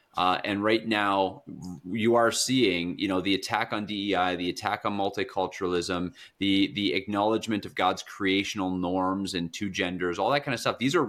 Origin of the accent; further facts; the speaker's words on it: Canada; my encouragement as a Canadian to Canadians, to pastors, to Christians, is be bold.